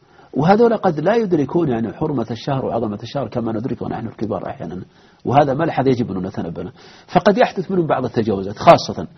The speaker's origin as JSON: {"language": "Arabic", "town": "Buraydah", "region": "Al-Qassim", "country": "Saudi Arabia", "said": "أنا ألاحظ عندنا في القصيم في بريد"}